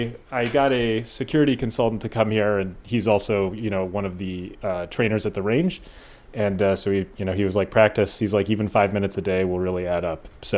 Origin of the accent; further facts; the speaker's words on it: South Dakota, United States; also born or lived in Minnesota / Midwest; I grew up in kind of all over the Midwest, but mostly rural South Dakota and rural Minnesota.